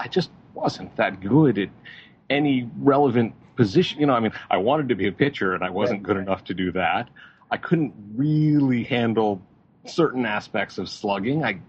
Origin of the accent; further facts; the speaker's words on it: Cooperstown, New York, United States; And ended up in Cooperstown, New York.